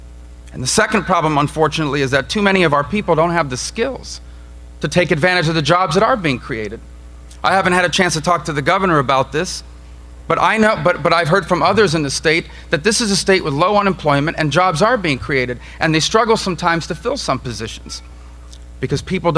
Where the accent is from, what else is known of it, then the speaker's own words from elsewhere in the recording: Florida, United States; And I gather this from talking to a lot of people in my home state of Florida.